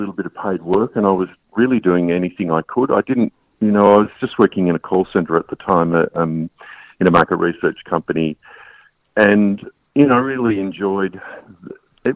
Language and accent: English; Geelong, Victoria, Australia; I grew up in Geelong, and in those days, particularly the environment I was in, there was no such thing as art.